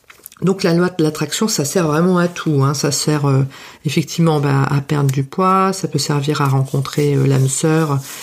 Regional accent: France; non, je suis française, moi pas comprendre ou parler moins vite

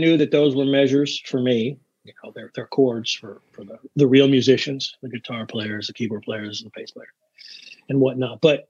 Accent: Chattanooga, Tennessee, United States; now in Nashville, United States; Came back to Chattanooga, where I grew up. I'm in Nashville now. But I grew up in Chattanooga, came back, learned how to read music, got into Belmont.

